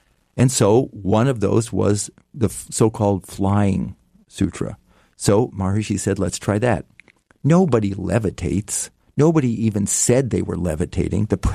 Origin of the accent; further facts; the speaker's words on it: California, United States; when I was a kid and I grew up in Marin County, and like in the 1950s, 60s, you could run forever.